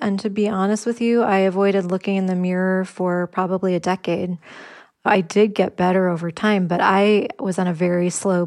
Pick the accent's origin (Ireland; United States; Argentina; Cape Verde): Ireland; I'm Irish, you know, thinking of how when we all drink, our eyes get a little droopy.